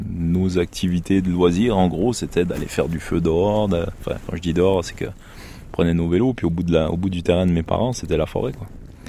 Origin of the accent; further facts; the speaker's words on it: Quebec, Canada; J'ai grandi concrètement en Gaspésie. C'est un peu la Corse du Québec, c'est-à-dire qu'il y a la mer et puis il y a un peu la montagne à côté.